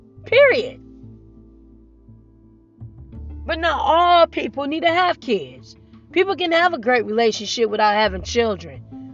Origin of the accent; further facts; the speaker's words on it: Nigeria; And I'm married to a Nigerian. And I'm Nigerian.